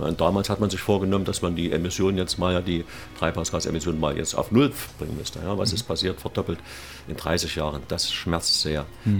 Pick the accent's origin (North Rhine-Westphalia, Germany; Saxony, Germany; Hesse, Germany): Saxony, Germany; now in Berlin, Germany; Sachsen, lebe in Berlin und bin in, ja, in Ostdeutschland vor allem aktiv zurzeit